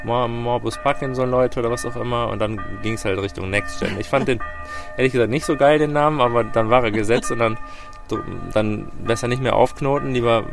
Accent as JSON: {"language": "German", "region": "Bremen", "country": "Germany", "said": "Und ich bin aus Bremen, ich habe 2 Kinder und bin verheiratet"}